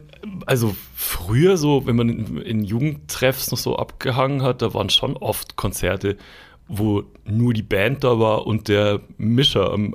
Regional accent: Schwandorf, Bavaria, Germany; kommt aus Schwandorf, aus dem Ort, wo ich aufgewachsen bin.

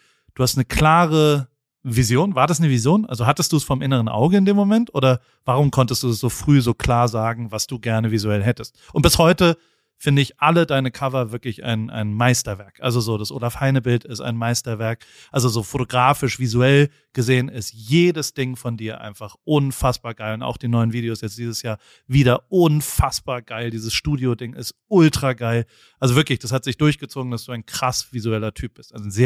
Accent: Heidelberg, Baden-Württemberg, Germany; weil ich als Heidelberger Sohn mit Hip-Hop

